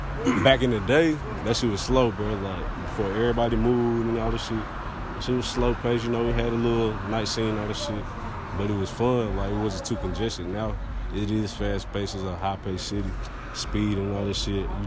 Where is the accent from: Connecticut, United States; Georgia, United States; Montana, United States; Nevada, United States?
Georgia, United States; Riverdale; I'm from Atlanta.